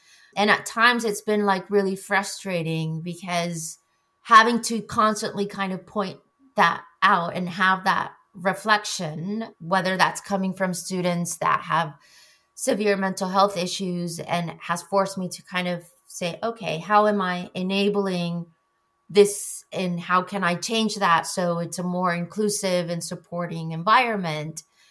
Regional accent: Mexico; my lived experience of being born and raised in Mexico

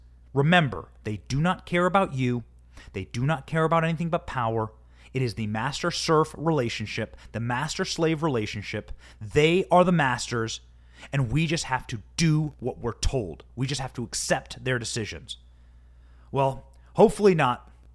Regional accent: Iowa, United States; it's like 16 times bigger than my hometown in Iowa.

